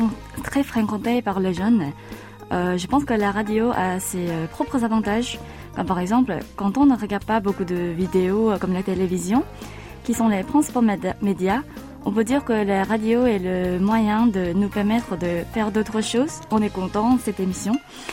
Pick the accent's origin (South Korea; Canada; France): South Korea; Seoul; born there; French is a second language; Je suis née à Séoul, en Corée du Sud, et j'ai maintenant 24 ans.